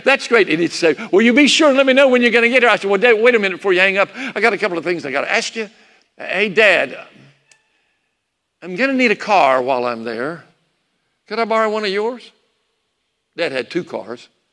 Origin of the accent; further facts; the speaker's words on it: Salisbury, North Carolina, United States; also born or lived in Greensboro; We moved to Salisbury for the night in the sermon after my third grade year. Spent most of my growing up years in Salisbury. Got through high school.